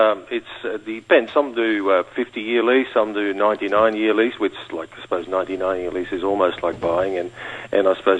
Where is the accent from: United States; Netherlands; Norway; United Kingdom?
Netherlands; you can obviously work out that I come from Holland.